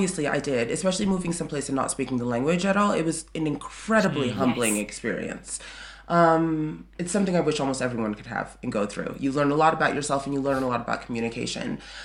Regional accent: New York, United States; moved away as an adult; So, you know, I was coming from New York also. So innately, as an American, I'm a hustler.

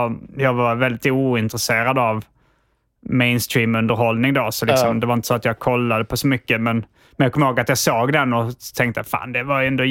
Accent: Hjärup, Skåne, Sweden; Eftersom vi kom från Järup då.

